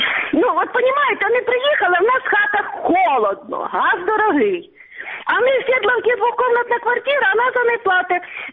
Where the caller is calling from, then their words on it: Starobilsk, Luhansk Oblast, Ukraine; Здравствуйте, я вам звоню со Старобельска.